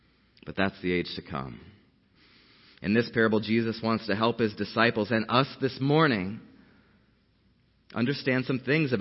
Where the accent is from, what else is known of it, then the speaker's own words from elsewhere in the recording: Colorado, United States; It's just, I'm from Colorado, but that was the worst winter.